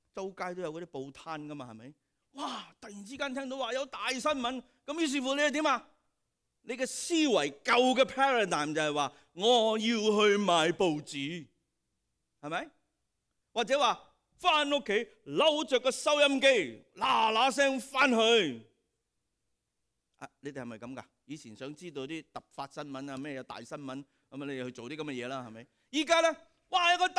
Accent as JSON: {"language": "Cantonese", "region": "Guangdong", "country": "China", "said": "我哋廣東人聽幾好啊，係咪？"}